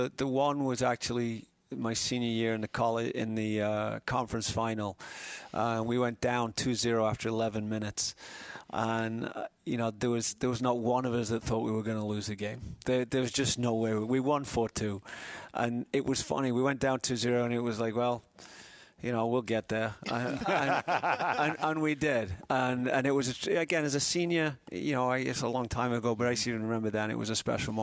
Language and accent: English; England, United Kingdom; I'm the only guy, as an Englishman sitting in Nashville's airport listening to this song